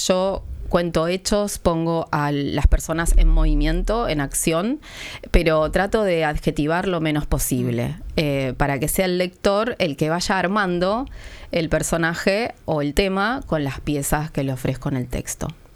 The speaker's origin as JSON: {"language": "Spanish", "region": "Tierra del Fuego", "country": "Argentina", "lives_now": "Buenos Aires, Argentina", "said": "Yo soy de Tierra del Fuego, pero hace muchos años que vivo en Capital Federal, entonces lo que tenía eran voces como muy porteñas."}